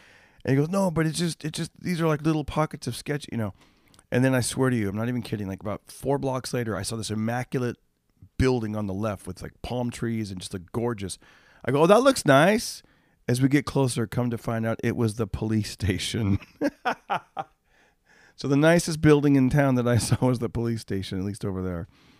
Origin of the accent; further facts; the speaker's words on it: Fresno, California, United States; my hometown of Fresno, if you're going to drive by it on the 99, you're seeing like the back end